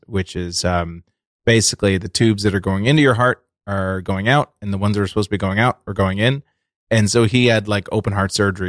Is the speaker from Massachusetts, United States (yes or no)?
yes; Massachusetts, United States; I am from Massachusetts.